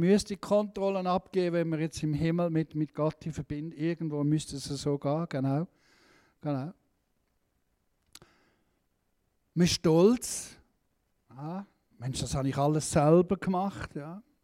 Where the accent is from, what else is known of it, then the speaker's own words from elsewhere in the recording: Switzerland; Aber trotzdem sind wir reich als Schweizer, oder?